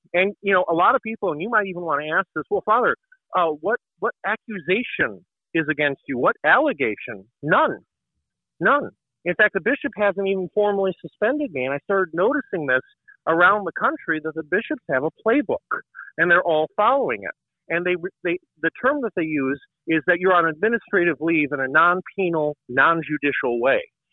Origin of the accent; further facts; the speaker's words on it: Chicago Heights, Illinois, United States; born there; now in Rockford, United States; So I was born in Chicago Heights, Illinois.